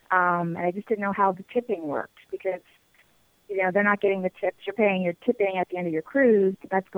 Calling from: Vermont, United States; I'm calling from Vermont.

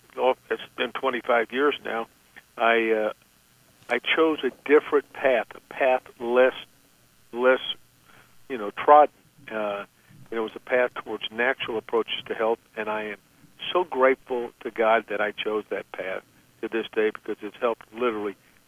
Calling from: Katy, Texas, United States; So I'm in the city, and Katy is just a suburb of Houston. So we always like to say we're from the Houston area

